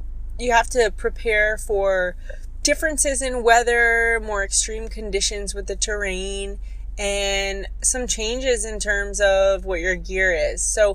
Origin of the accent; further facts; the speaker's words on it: Springfield, Virginia, United States; Well, I'm back here in my hometown of Springfield, Virginia, just next to Washington, D.C.